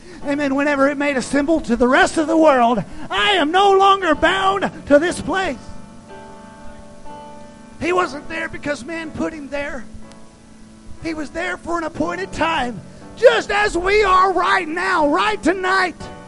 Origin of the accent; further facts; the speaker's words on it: United States; I'm an American. Red-blooded. Through and through.